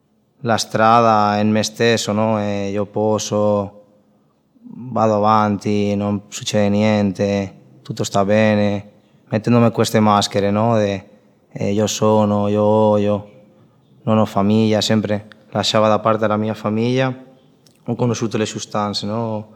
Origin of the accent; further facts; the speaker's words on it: Spain; Italian is a second language; vengo dalla Spagna.